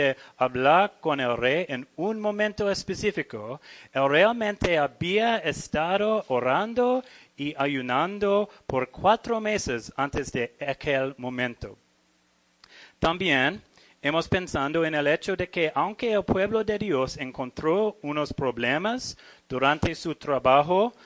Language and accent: Spanish; Australia; Spanish is a second language; moved away; soy de Australia, soy misionero aquí